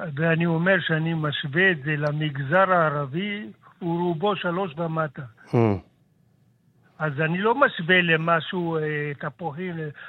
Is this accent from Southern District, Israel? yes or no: no; Jerusalem, Jerusalem District, Israel; אני בא מירושלים, זה אתה יודע, ואני משלם בירושלים 120 שקל למטר.